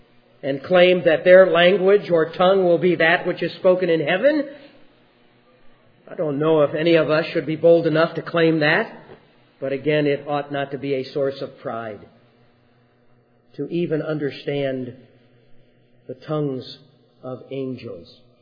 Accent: United States; born there; It happens that in God's providence, we have been born in the United States of America, where that sort of thing is not placed as a priority before us

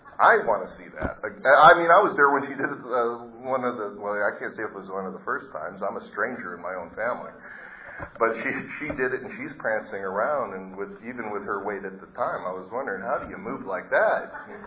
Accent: Philippines; Oh, wait a minute, I'm not hairy-chested, I'm Filipino. I was a Navy diver

